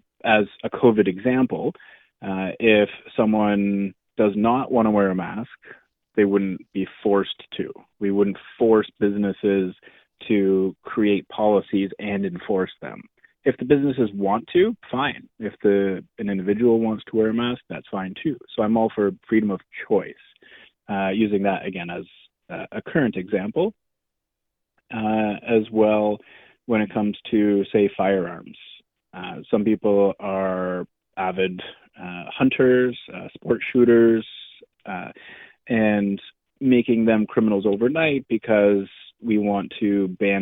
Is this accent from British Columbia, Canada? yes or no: no; Goderich, Ontario, Canada; I was born and raised in Goderich, so I'm a local person.